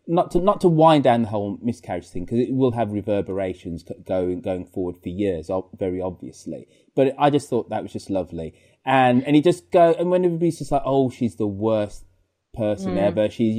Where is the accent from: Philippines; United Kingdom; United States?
United Kingdom; Because me, if I, you know, being British and polite, I'd have said, of course, Justin.